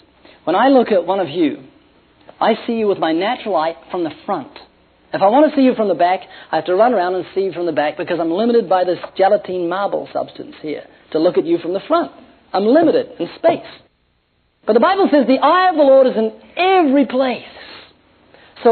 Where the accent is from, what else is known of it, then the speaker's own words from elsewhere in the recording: New Zealand; I'm from New Zealand.